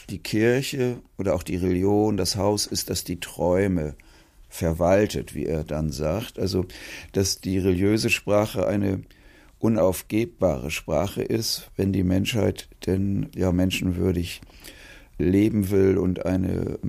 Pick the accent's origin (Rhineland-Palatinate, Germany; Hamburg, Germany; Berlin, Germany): Hamburg, Germany; Als Hamburger Jung hat man immer gelernt